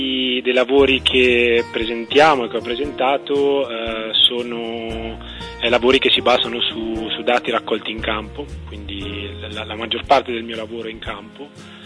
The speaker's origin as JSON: {"language": "Italian", "region": "Umbria", "country": "Italy", "tie": "born or raised there", "said": "io sono originario dell'Umbria, Lago Trasimeno, e lì ho una piccola azienda dove produciamo olio"}